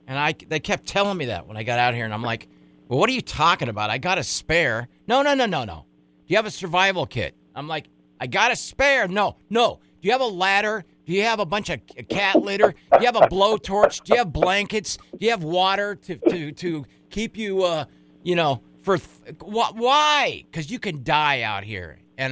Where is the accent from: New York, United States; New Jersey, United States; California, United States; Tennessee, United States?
California, United States; San Diego; You just told me that you know a little bit about San Diego, my hometown, don't you?